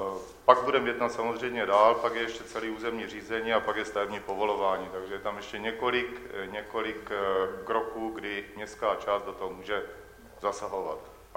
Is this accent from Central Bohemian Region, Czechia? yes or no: no; Brno, South Moravian Region, Czechia; jsem z Brna